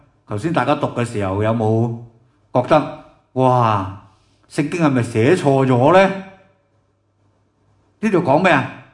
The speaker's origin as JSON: {"language": "Chinese", "country": "China", "said": "其实我们中国人都会有的"}